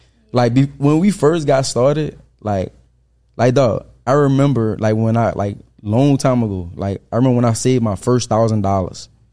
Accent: New Orleans, Louisiana, United States; I'm from New Orleans, I'm from the Seven Ward, we come from nothing.

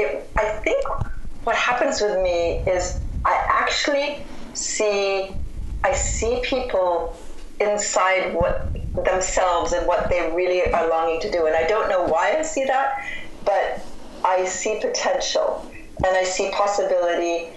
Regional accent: Cedar Rapids, Iowa, United States; I'm from Cedar Rapids, Iowa, and I grew up in, you know, in a town that was surrounded by cornfields

